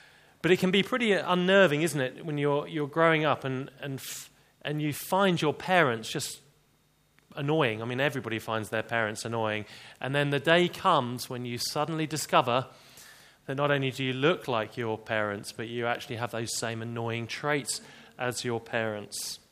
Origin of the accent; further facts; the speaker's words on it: England, United Kingdom; well, I'm an Englishman, a southerner. I'm middle class